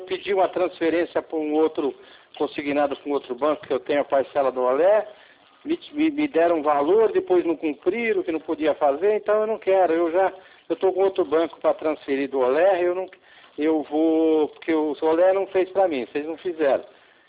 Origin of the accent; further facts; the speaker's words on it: Jarinu, São Paulo, Brazil; Não, então, eu sou de Jarinu.